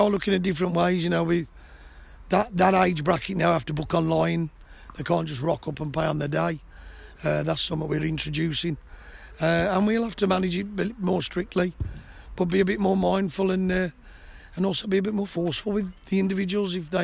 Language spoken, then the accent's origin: English; Stourbridge, West Midlands, United Kingdom; born there; But I was born in Starbridge and I'm a Starbridge fan and I was here first.